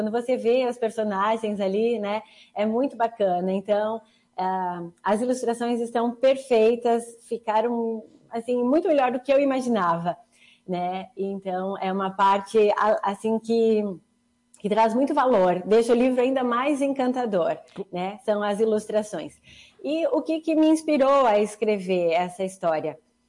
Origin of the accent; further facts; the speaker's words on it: Passo Fundo, Rio Grande do Sul, Brazil; Então, sim, sou de Passo Fundo e sou lagoense também